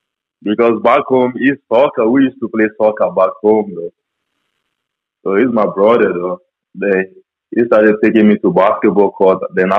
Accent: Nigeria; moved away as an adult; now in United States; I'm from Nigeria.

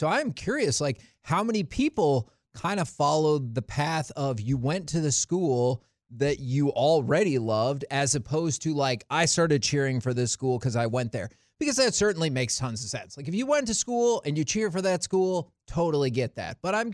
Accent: Montana, United States; moved away; I came to Texas from Montana in 98, and I never watched any of the college sports.

